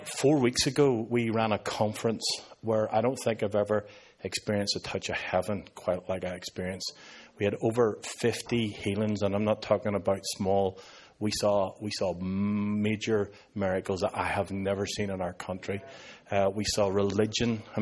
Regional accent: Belfast, Northern Ireland, United Kingdom; As I said, I'm from Northern Ireland, from Belfast, about 20 minutes north of Belfast.

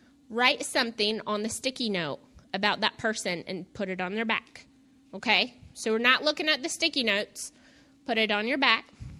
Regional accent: Galax, Virginia, United States; also born or lived in New York; So I was born in New York, for people who don't know. At a very young age, yes. And my parents divorced, and then I came to Virginia. So when I came to Virginia, I lived in Galax for a period of time.

